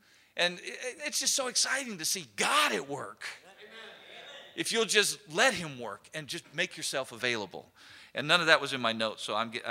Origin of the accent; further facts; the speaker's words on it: United States; I'm an American. I love our country. I love this government.